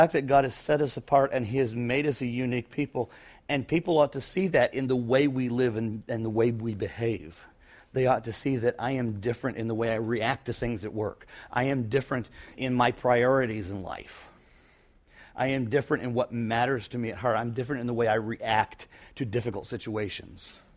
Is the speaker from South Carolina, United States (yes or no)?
no; Michigan, United States; It doesn't mean that I don't care about the fact that I'm a kid from Northern Michigan.